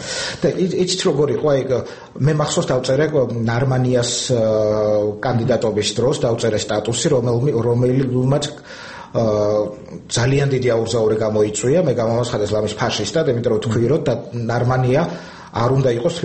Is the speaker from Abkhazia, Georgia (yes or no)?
no; Poti, Samegrelo-Zemo Svaneti, Georgia; now in Tbilisi, Georgia; მე ფოთიდან ჩამოვედი და ჩავარ თეატრალურ ინსტიტუტში 90-იან წლებში.